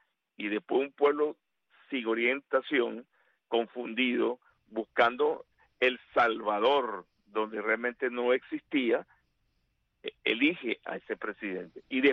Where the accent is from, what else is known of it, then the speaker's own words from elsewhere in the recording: Venezuela; un país que pierde la identidad de origen, como en este caso como venezolanos